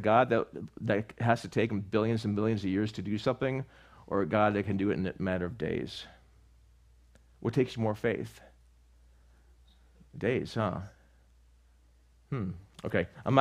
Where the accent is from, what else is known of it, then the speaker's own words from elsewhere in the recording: Buffalo, New York, United States; moved away; Remember one time we went back home, and this is back when we I moved from Buffalo, New York, and we had a childhood friend that we've known since we were four, right?